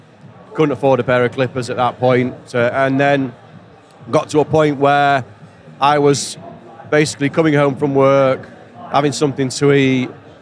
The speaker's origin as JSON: {"language": "English", "town": "Sheffield", "region": "Yorkshire and the Humber", "country": "United Kingdom", "tie": "born or raised there", "also_born_or_lived": "London", "said": "Moved to Sheffield in the early 70s when my parents moved to work, and then been in Sheffield ever since."}